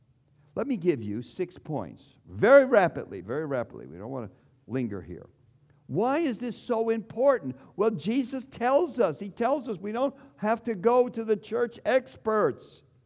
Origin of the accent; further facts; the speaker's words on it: East Coast, United States; I was raised on the East Coast, and 40, 50 years ago, you had to have a tie and a jacket in church.